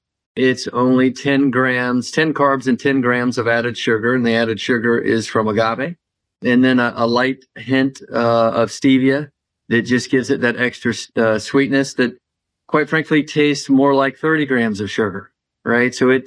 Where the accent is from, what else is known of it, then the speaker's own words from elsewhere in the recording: the South, United States; I grew up in the South, so I drink tea all the time.